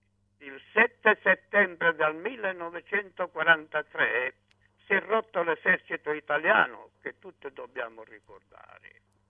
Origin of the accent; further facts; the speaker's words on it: Sicily, Italy; mi hanno dato una settimana di licenza perché io sono siciliano